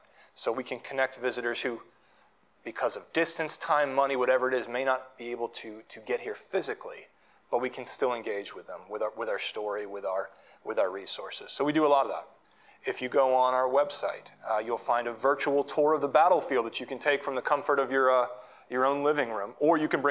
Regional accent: Massachusetts, United States; I grew up in Massachusetts, and we were going on a family road trip down, I think it was Washington D.C., and we went to Hershey Park, and we went to Gettysburg.

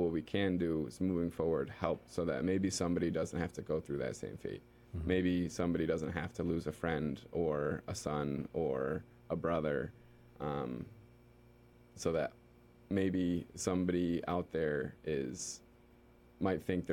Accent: Egremont, Massachusetts, United States; He was from Williams. I was from Egremont.

